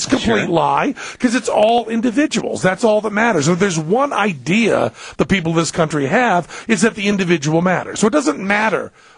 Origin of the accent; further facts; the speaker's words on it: Greenfield, Massachusetts, United States; I'm from Western Massachusetts, as goyim as you can get, just a small town, you know, a dead factory town named Greenfield in Massachusetts, right near Amherst there.